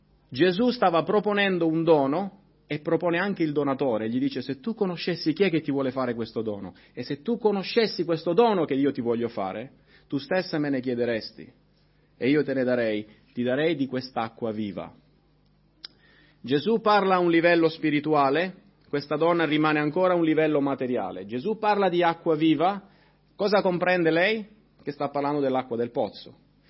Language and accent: Italian; Sicily, Italy; La Samaria si trova un po' come il sud Italia. Io vengo dalla Sicilia e so cosa vuol dire andare a mezzogiorno sotto il sole.